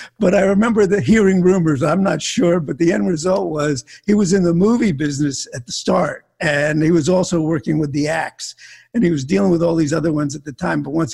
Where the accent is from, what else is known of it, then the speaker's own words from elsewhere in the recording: Miami, Florida, United States; also born or lived in Newark, New Jersey; I grew up in Miami. I was born in Newark, New Jersey, where, you know, born in Newark and then actually couldn't stand the weather. And when I was about two, we moved down to Florida and then moved around.